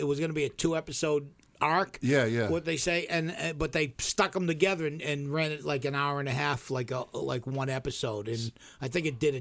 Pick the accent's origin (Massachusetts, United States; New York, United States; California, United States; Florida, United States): Massachusetts, United States; Somerville; You know, we grew up working class in Somerville and, you know, everybody was pulling their own.